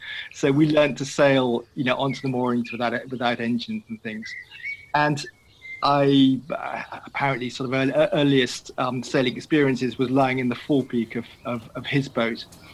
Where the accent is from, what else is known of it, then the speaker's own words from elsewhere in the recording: England, United Kingdom; I'm from England, as they say here.